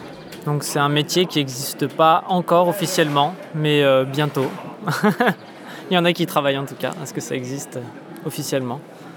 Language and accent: French; Chambéry, Auvergne-Rhône-Alpes, France; ils étaient de Chambéry aussi, de là d'où je viens.